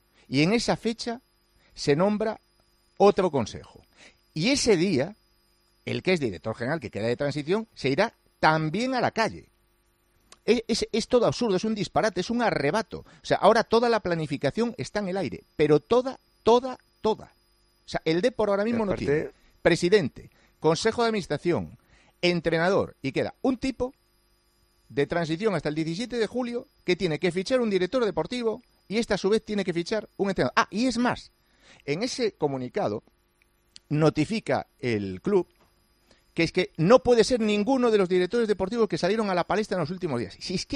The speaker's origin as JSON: {"language": "Spanish", "region": "Galicia", "country": "Spain", "tie": "born there", "said": "un equipo que está a 50 kilómetros, con una población que es cuatro veces menor, donde yo nací, y estoy orgullosísimo del Racing"}